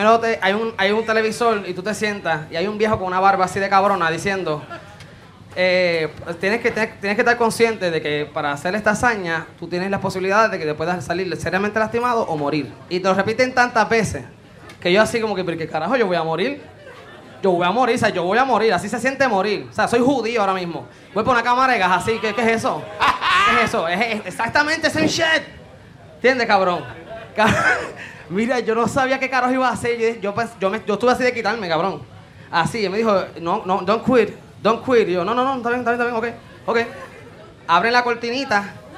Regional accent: Puerto Rico; Soy de Puerto Rico, voy para allá.

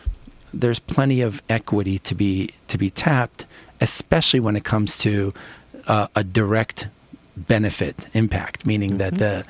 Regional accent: New York, United States; I'm originally from New York, ran a private equity firm for a number of years.

